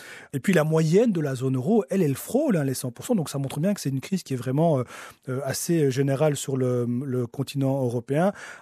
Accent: Belgium; une confiance qu'on n'a plus vue chez nous en Belgique depuis 2007

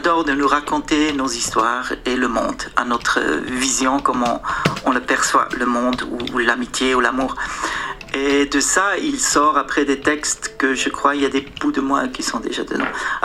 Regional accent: Switzerland; Et je suis suisse.

